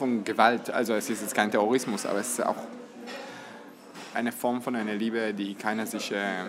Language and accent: German; Israel; German is a second language; Und wo kommen Sie her? Und ich sage, aus Israel.